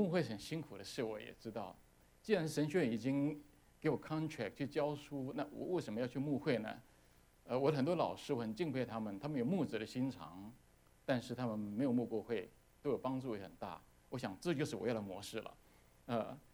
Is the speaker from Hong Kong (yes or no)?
no; Taiwan; 我们从台湾来的发音不是很准